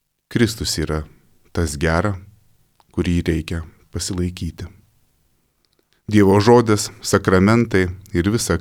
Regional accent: Tauragė, Tauragė County, Lithuania; Aš užaugau Tauragėje

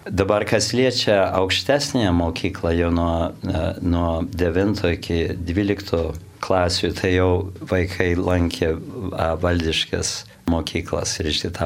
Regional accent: Chicago, Illinois, United States; aš jau gimęs ir augęs Čikagoje ir mano vaikai jau, reiškia, antrą kartą gimę Amerikoje

